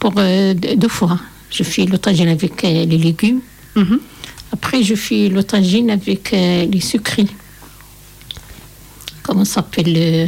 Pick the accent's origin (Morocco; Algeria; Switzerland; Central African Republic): Morocco; French is a second language; now in France; Je suis marocain. Je viens en France 22 ans.